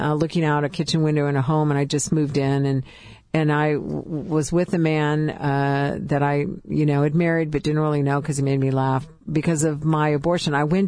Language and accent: English; California, United States; now in Moore, United States; I'm all the way in Oklahoma, and I'm from California. In Moore, Oklahoma